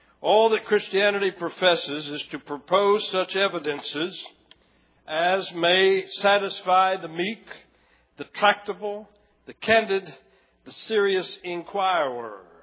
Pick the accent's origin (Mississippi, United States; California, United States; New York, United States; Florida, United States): Florida, United States; Lakeland; moved away; in my hometown and Lakeland, Florida. And one time I went with them when I was there visiting. I don't get down there very much, rarely get down, but I was visiting.